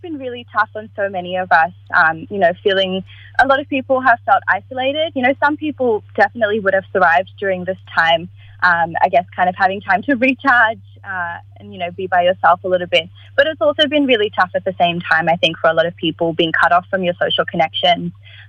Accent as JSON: {"language": "English", "country": "South Africa", "accent": "South African", "said": "So I've lost my South African accent, so I think I can pronounce it a little better."}